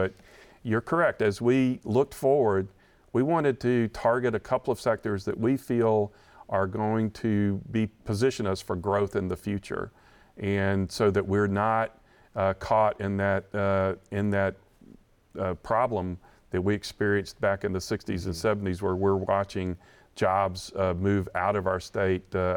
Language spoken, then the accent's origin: English; South Carolina, United States; Yeah, well, Chris, I grew up in South Carolina in the 60s and 70s, and we really watched our textile industry, which was the basis of our economy, sure.